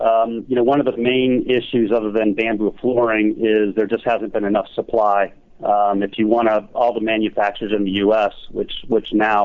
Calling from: Chicago, Illinois, United States; From Chicagoland.

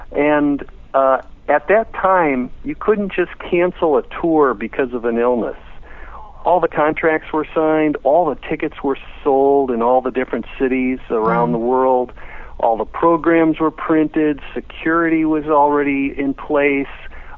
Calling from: Madison, Wisconsin, United States; I'm calling from Madison, Wisconsin.

